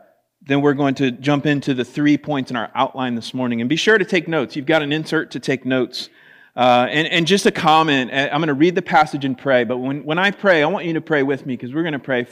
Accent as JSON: {"language": "English", "region": "Florida", "country": "United States", "tie": "born or raised there", "said": "When I was young and I grew up in Florida, I didn't grow up at the beach, but close enough to it"}